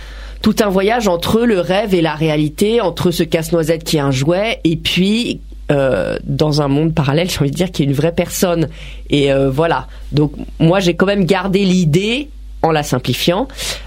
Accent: Grand Est, France; Moi, j'ai des souvenirs de Noël de mon enfance en Alsace.

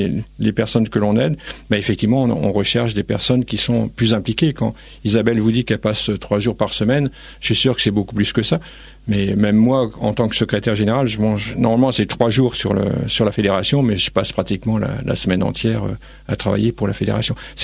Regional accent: Hauts-de-France, France; Moi, je suis picard. Donc, je suis arrivé dans en région parisienne pour trouver du boulot.

